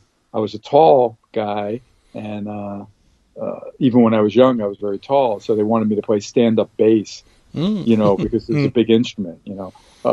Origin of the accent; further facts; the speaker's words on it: Brooklyn, New York, United States; also born or lived in Queens; I grew up in Brooklyn and Queens, so I'm a New York boy